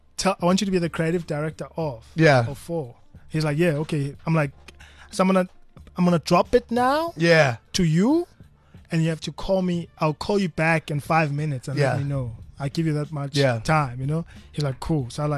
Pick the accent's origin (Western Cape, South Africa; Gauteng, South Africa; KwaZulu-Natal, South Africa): Gauteng, South Africa; Alexandra; I mean, I'm from Alex.